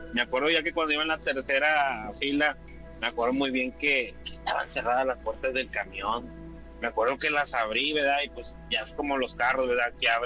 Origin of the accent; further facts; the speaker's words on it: Monterrey, Nuevo León, Mexico; Soy originario de Monterrey.